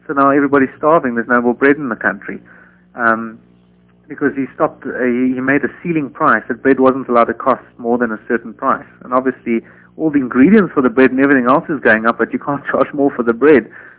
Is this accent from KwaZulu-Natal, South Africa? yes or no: no; Cape Town, Western Cape, South Africa; born there; Yeah, I was born in Cape Town. I'm a native African. I was born, yes, on the southern tip of Africa in Cape Town.